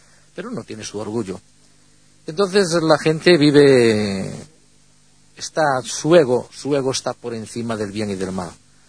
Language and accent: Spanish; Amio, Galicia, Spain; born there